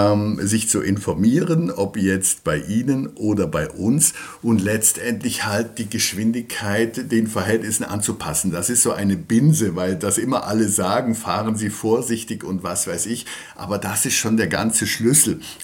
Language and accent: German; Switzerland; dass für mich als Schweizer ist das immer schwer auszuhalten.